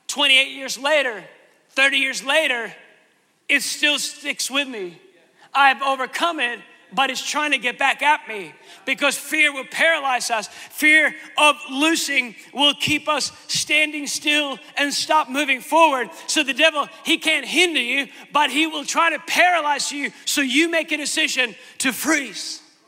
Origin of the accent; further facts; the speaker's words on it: United States; now in Sweden; I came from America, the land of great service, to Sweden where no one knows what service is.